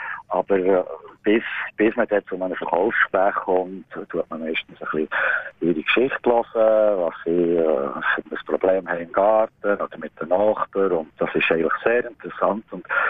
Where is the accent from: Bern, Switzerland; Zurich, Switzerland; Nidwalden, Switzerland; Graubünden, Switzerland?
Bern, Switzerland; Wir sind aus dem Bern, gehört man vielleicht.